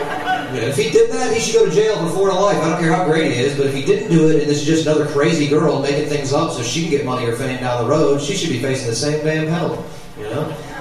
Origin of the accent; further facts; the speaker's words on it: Atlanta, Georgia, United States; Yeah, I'm from Atlanta. We got kind of the same thing.